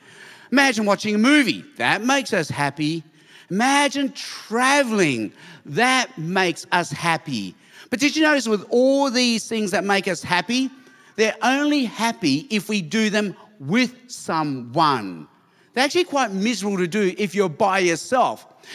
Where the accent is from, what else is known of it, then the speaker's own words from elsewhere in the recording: Australia; also born or lived in Chicago; Now, when I grew up in Australia, I played a lot of rugby.